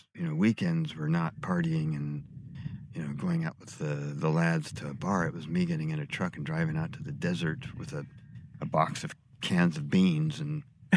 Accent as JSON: {"language": "English", "region": "California", "country": "United States", "tie": "born or raised there", "also_born_or_lived": "Texas", "said": "We moved from Texas, went to California, spent most of my life in California, back in Texas for my sort of late adolescence and early teen."}